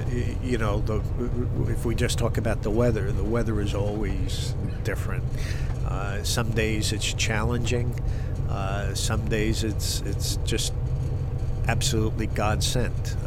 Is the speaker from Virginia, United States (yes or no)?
no; New York, United States; I was born and raised around New York Harbor, and so it was something that was always there.